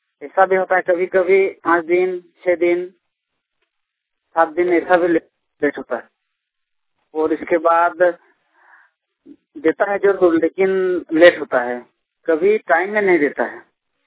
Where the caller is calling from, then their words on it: Dumaria, Jharkhand, India; ग्राम कुलबुना post Dumaria, प्रखंड निष्ठा जिला धनबाद से बोल रहे हैं।